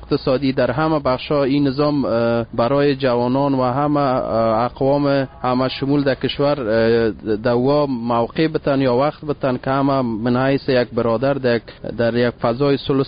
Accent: Sheberghan, Jowzjan, Afghanistan; از شهر شبرقان، ولایت جوزجان.

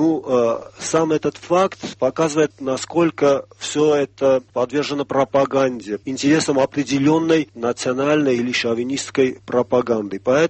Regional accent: Armenia; Russian is a second language; мы, армяне, имеем 1500-летнюю религиозную историю

